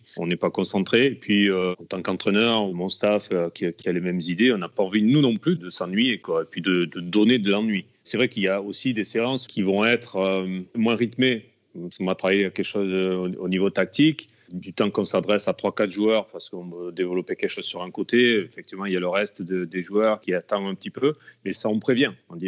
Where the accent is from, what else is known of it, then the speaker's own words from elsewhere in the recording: Alès, Occitanie, France; born there; j'ai commencé dans mon club là où je suis né, à Alès